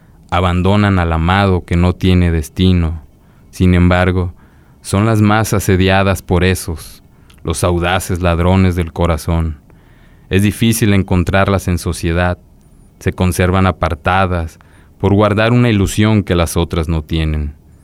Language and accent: Spanish; Colima, Mexico; born there; Entonces, no, soy nacido aquí en Colima.